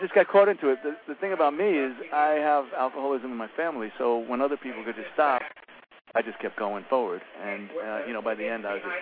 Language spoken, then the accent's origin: English; Bronx, New York, United States; also born or lived in Queens; Yeah, Bronx, New York, right up the block from the stadium, and then moved to Queens, right by Shea Stadium there